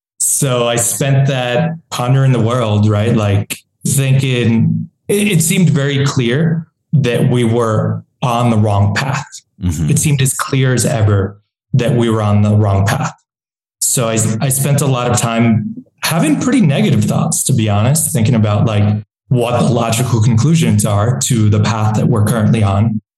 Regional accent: New York, United States; So I'm from New York originally.

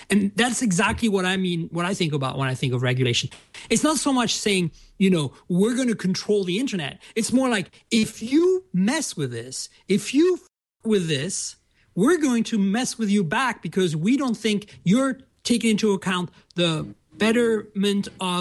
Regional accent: Canada; Part of it is because I'm Canadian and French as well.

